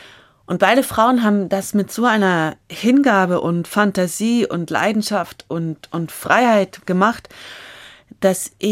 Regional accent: Munich, Bavaria, Germany; now in Frankfurt, Germany; Ich bin aufgewachsen in München, die ersten Jahre ganz zentral in München noch selbst und dann wurde die Familie größer und wir zogen aufs Land.

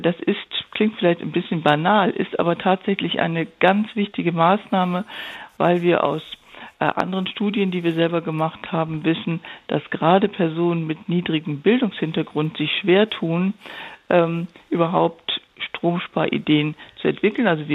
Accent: Duisburg, North Rhine-Westphalia, Germany; born there; ich bin in Duisburg geboren, in Zeiten, wo da noch die ganze Kohleindustrie richtig brummte.

